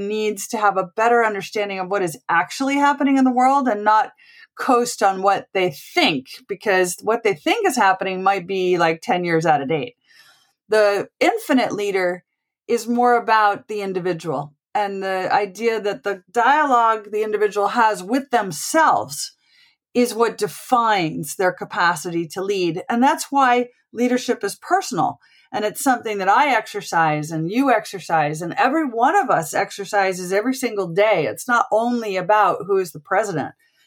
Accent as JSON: {"language": "English", "country": "United States", "lives_now": "United Kingdom", "said": "I'm an American living in Britain."}